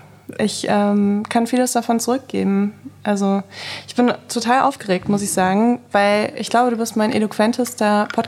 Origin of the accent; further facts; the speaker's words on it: Saarbrücken, Saarland, Germany; born there; also born or lived in Freiburg; now in Berlin, Germany; Ich bin in Saarbrücken geboren, okay, aber in Süddeutschland habe ich 10 Jahre gelebt.